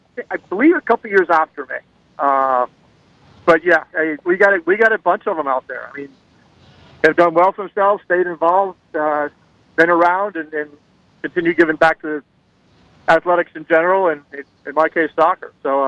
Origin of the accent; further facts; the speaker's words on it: Florida, United States; I grew up in Broward County, went to school in St. Thomas, graduated St. Thomas in the early 80s